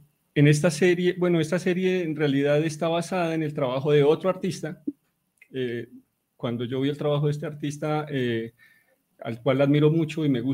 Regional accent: Bolívar, Cauca, Colombia; yo soy un artista del Cauca, soy un artista de un pueblo que se llama Bolívar. Me gradué en el 2008 en la Universidad del Cauca.

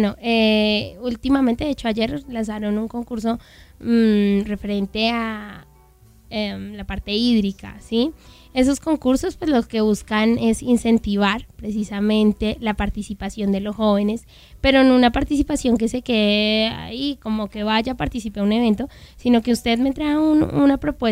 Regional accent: Boyacá, Colombia; Como buena boyacense. Cuando estaba en el campo, cuando era pequeñita

